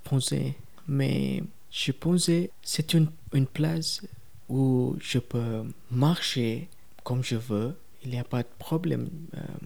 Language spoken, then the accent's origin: French; Sri Lanka; French is a second language; now in Le Landeron, Switzerland; je viens de Sri Lanka. Je travaille dans un restaurant, oui, au Landeron, en Neuchâtel